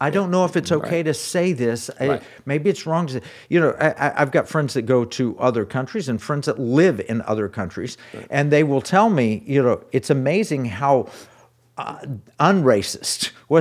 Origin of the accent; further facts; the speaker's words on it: Tulsa, Oklahoma, United States; I grew up in Tulsa, Oklahoma.